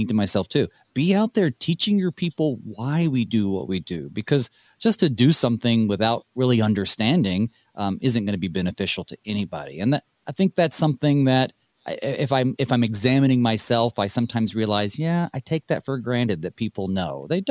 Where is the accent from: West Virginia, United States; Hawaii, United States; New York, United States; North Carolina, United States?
North Carolina, United States; I'm from the Western North Carolina, but ironically, I like Eastern North Carolina barbecue better.